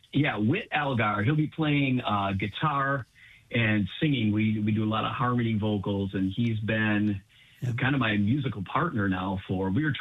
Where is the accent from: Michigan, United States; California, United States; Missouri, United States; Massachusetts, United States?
Michigan, United States; I'm from Michigan originally, and I played drums.